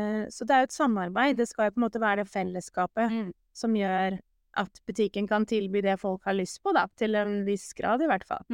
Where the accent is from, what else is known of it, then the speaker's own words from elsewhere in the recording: Oslo, Norway; Altså jeg er jo fra Oslo selv